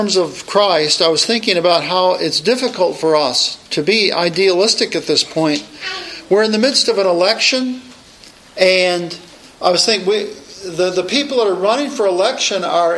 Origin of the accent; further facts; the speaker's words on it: United States; But we as a people, as an American people, we love the slime.